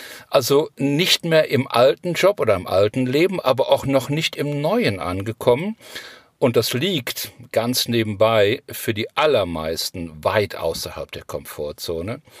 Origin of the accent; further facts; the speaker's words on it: Cologne, North Rhine-Westphalia, Germany; wir sind ja Kölner